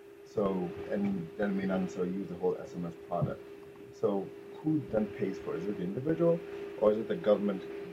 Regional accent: Ghana; I'm also from Ghana.

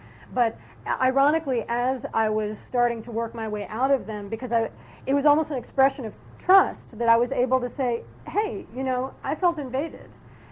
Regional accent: New York, United States; I'm from New York.

